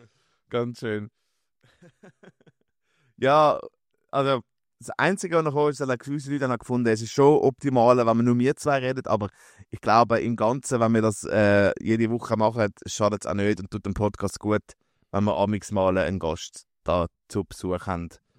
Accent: Zurich, Switzerland; Ich bin aus Zürich.

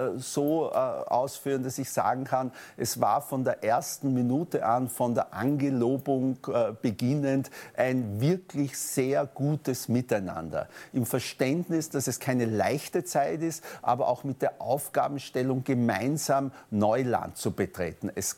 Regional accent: Vienna, Austria; Also ich bin ja in Wien geboren und 60 Jahre in dieser Stadt wirklich immer aktiv gewesen.

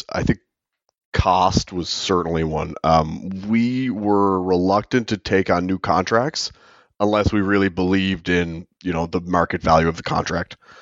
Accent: Nova Scotia, Canada; I'm from Cape Breton, he's from Newfoundland, like two good Islander boys.

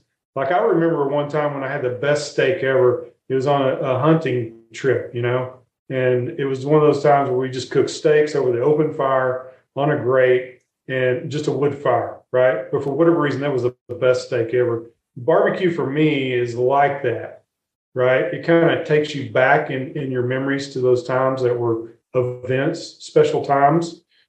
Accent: Texas, United States; And I grew up in East Texas.

